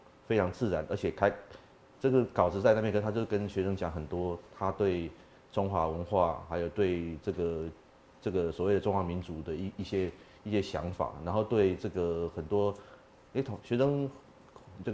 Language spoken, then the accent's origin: Chinese; central Taiwan, Taiwan; 你跟我都是台湾人哦，我们都是中部的小孩嘛，